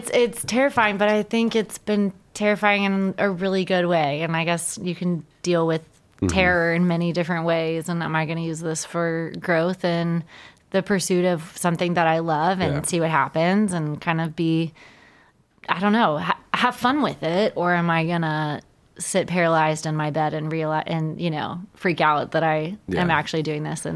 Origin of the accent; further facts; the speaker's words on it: Dallas, Texas, United States; No, I've been Texas based my entire life.